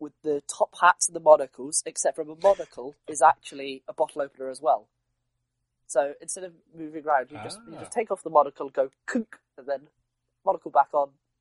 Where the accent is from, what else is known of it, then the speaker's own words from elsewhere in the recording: South West England, United Kingdom; because I'm from the West Country, I just drink cider.